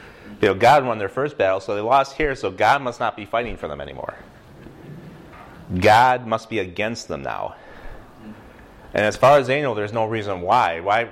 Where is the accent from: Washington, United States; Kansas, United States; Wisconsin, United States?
Wisconsin, United States; Germantown; The town I grew up was called Germantown. It's in the southern quarter of Washing